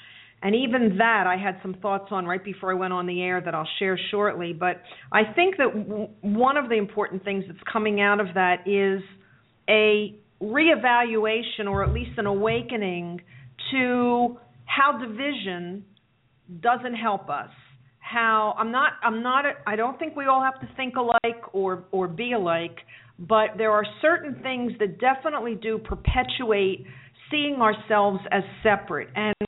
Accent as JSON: {"language": "English", "region": "Northeast", "country": "United States", "tie": "born or raised there", "lives_now": "Texas, United States", "said": "I had it till I moved to Texas. I grew up in the Northeast"}